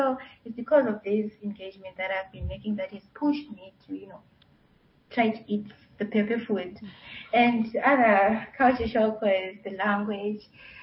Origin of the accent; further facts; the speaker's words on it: Zimbabwe; moved away; I'm from Zimbabwe, the southern African part of Africa, southern region.